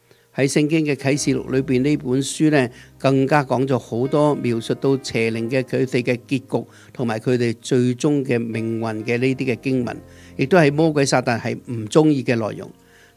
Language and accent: Chinese; China; 我们中国人有一句这样的讲法